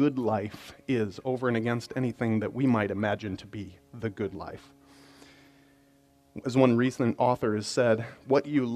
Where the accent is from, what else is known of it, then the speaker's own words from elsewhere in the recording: Wisconsin, United States; I grew up in Wisconsin, and if you know anything about Wisconsin, our winters go on and on and on and on.